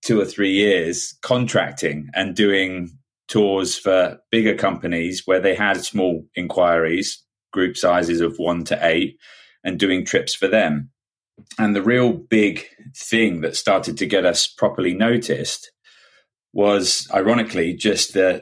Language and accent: English; South East England, United Kingdom; now in London, United Kingdom; I moved to London because I'm originally from Kent.